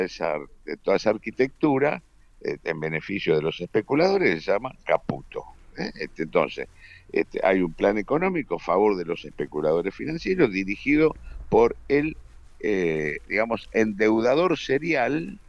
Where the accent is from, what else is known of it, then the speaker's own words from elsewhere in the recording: Argentina; mostrando que éramos incapaces como argentinos